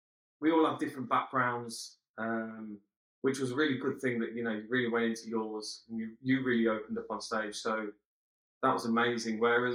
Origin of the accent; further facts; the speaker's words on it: Lichfield, West Midlands, United Kingdom; So I grew up in a city called Lichfield. I lived there with my mum and dad, older brother, younger brother. Oh gosh, till I was 18, 19.